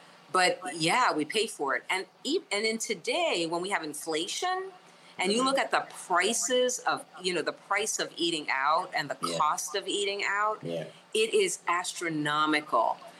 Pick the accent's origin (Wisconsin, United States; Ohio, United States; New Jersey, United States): New Jersey, United States; born there; So I was born in New Jersey. My parents are from, you know, from basically the Northeast, from New Jersey, and also from the Philadelphia area.